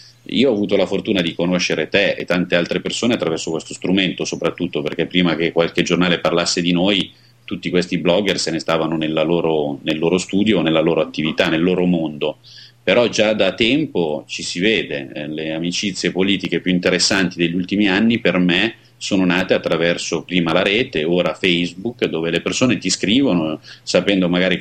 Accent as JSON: {"language": "Italian", "town": "Monza", "region": "Lombardy", "country": "Italy", "said": "io sono milanese, monzese, insomma, frequento il nord"}